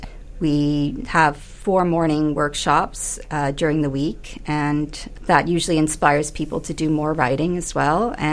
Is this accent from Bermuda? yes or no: yes; Bermuda; now in Canada; I was born and grew up in Bermuda, and I am a Bermudian as well as a Canadian.